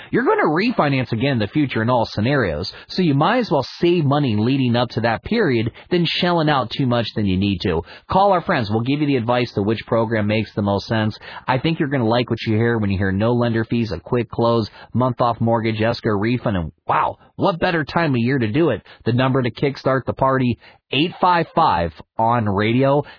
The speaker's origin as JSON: {"language": "English", "region": "West Virginia", "country": "United States", "said": "I'm from West Virginia. Our family buried the money in the backyard."}